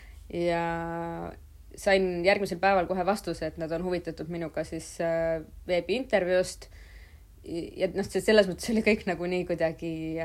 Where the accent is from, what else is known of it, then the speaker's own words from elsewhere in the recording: Tallinn, Harju County, Estonia; Ma olen 32-aastane, sündinud ja üles kasvanud Tallinnas. Lõpetasin Kadrioru Saksa gümnaasiumi